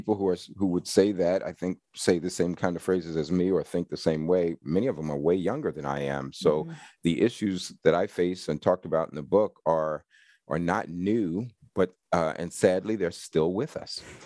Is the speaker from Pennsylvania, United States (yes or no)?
no; New York City, New York, United States; I mean, I'm from New York City. I liked science and math as a kid. I went to a math high school.